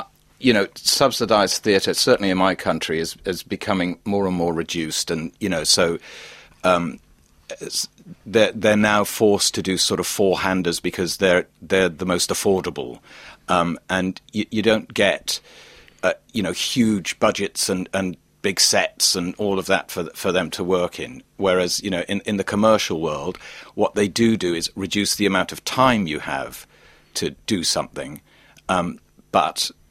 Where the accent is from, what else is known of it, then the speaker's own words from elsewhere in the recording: Wales, United Kingdom; I was a young Welsh kid who went to a drama school in North London, and I could sing because I'm Welsh.